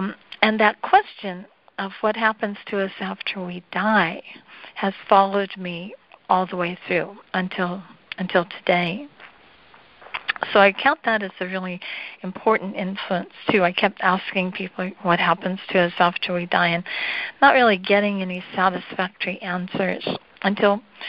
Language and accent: English; Malibu, California, United States; growing up in Malibu was, of course, a great privilege, and it was not really wonderful to be growing up in the country, countryside, you know, where we were surfing every day.